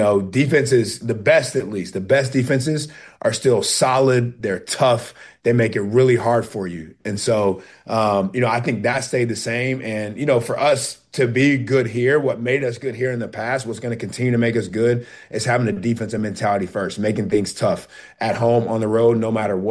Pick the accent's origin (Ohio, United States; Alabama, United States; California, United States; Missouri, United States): Alabama, United States; So, when I came here out of high school, I'm from Alabama.